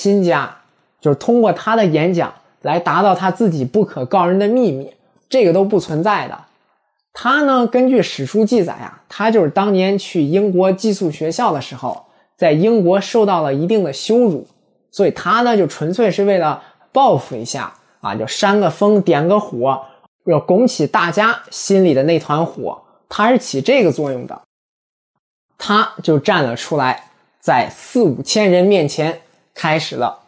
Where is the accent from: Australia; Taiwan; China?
Australia; 比如说咱们现在啊，有外国人咒骂咱们澳洲人，说咱们是罪犯和罪犯的后代